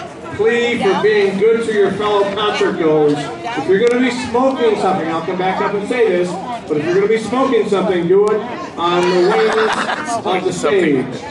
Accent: South Bend, Indiana, United States; I have friends, I grew up in South Bend, Indiana, and I have friends who participated

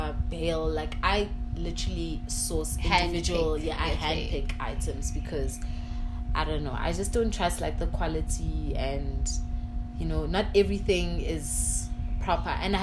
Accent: East London, Eastern Cape, South Africa; So even my hometown in East London, when I go visit, I will thrift and bring back some stuff.

